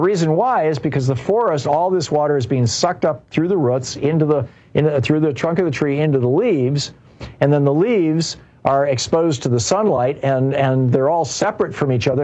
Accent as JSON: {"language": "English", "region": "Michigan", "country": "United States", "tie": "born or raised there", "said": "I grew up in Michigan and we had this thing called lake effect."}